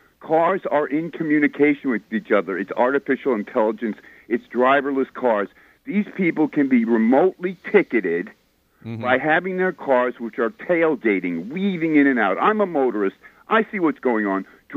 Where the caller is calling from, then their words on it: White Plains, New York, United States; in White Plains.